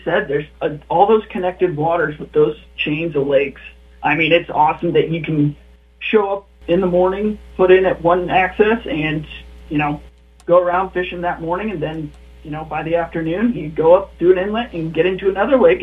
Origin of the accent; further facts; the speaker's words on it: Iowa, United States; moved away; So, you know, growing up in Iowa, that was something we did quite a bit. But then once I moved away, it was few and far in between.